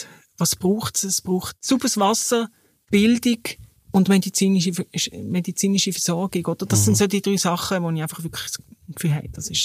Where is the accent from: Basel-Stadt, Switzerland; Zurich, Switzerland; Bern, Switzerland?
Basel-Stadt, Switzerland; Basel; jetzt auch in Basel, dort wo ich her bin